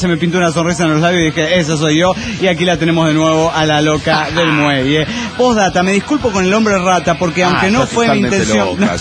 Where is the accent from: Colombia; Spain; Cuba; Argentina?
Cuba; Soy un cubano cuya conexión de internet es una mierda